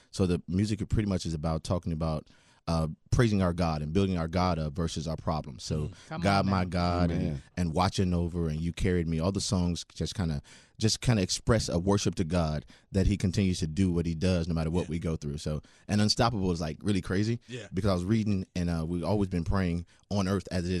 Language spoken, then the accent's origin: English; Chicago, Illinois, United States; You know, we're from Chicago.